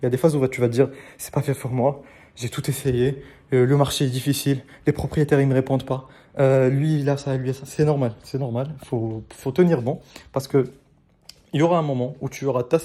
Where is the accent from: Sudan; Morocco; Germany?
Morocco; Casablanca, Casablanca-Settat; now in France; quand j'étais parti en France, donc j'ai grandi au Maroc, j'ai grandi à Casablanca, et je suis parti en France à un moment